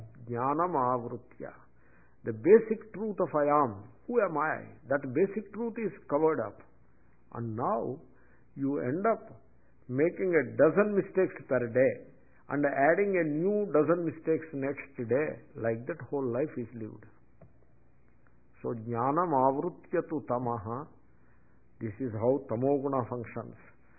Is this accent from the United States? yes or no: no; India; I am an Indian, I am a Swami, I am a chairman of, I am this, I am this, I am a teacher, like that.